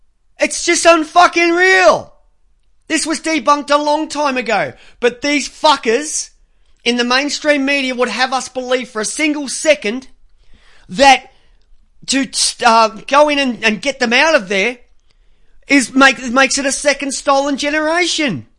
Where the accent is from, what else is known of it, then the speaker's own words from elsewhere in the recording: Ireland; Even though I'm Irish, that's why I tan so easily. It's because I'm so white.